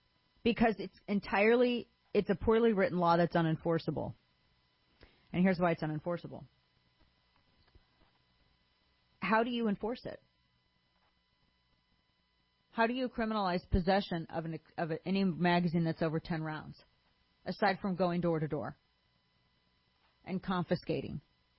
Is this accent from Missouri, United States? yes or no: yes; Missouri, United States; now in Texas, United States; Yeah, I can't go back to my home state of Missouri, and I can't buy a handgun there and then just take it with me, check it in my bag, and take it with me back to Texas.